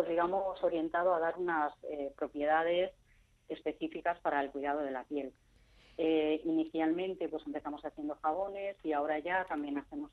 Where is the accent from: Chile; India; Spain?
Spain; Perales de Tajuña, Community of Madrid; para mí es, además de la posibilidad, pues el orgullo de poder hacer cosas en mi pueblo con ingredientes de mi pueblo.